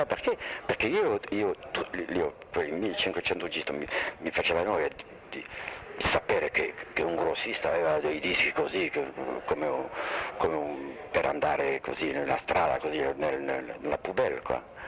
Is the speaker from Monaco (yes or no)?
yes; Monte Carlo, Monaco; Italian is a second language; moved away as an adult; now in Italy; io ho fatto i miei studi in Italia, ma in un collegio francese a Bordighera, presso Monte Carlo, perché io sono di Monte Carlo.